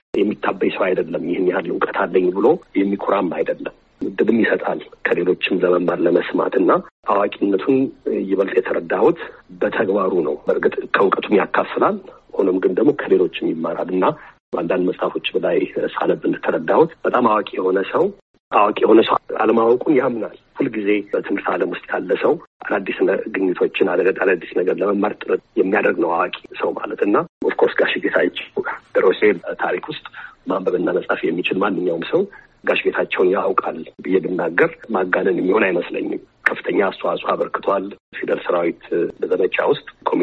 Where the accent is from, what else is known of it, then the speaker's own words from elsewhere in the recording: Ohio, United States; እኔ እዚህ አሜሪካን ሀገር ነው ተወልጄ ያደግኩት።